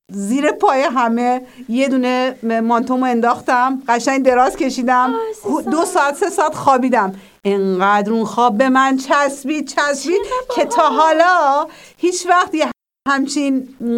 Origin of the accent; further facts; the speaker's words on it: Iran; moved away as an adult; بچه‌های من وقتی ما از ایران اومدیم بیرون 3.5 سال بودن،